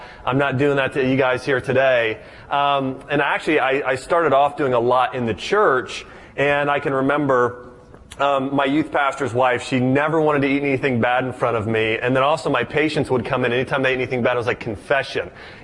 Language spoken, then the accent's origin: English; Ohio, United States; I'm from Ohio.